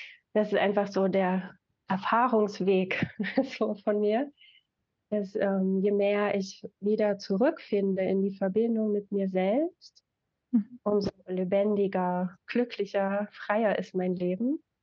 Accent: Dresden, Saxony, Germany; now in Werder, Germany; Ich komme auch ursprünglich aus Dresden und lebe gerade in Werder

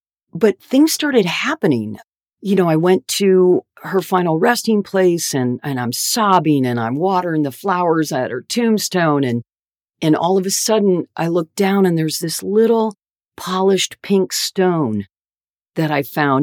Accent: Michigan, United States; I was a rock and roll chick, born and raised in Michigan, went to broadcasting school.

